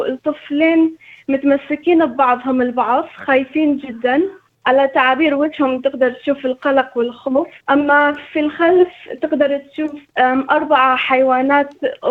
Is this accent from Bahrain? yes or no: no; Iraq; also born or lived in Amman, Jordan; now in Australia; في سنة 2017 أنا وعائلتي طلعنا من العراق بسبب داعش، وبعدها وصلنا للأردن عمان، فبقينا فيها لمدة 3 سنوات، وقدمنا على الإميجريشن إلى أن تم قبولنا في أستراليا، فوصلنا سنة 2017 إلى أستراليا.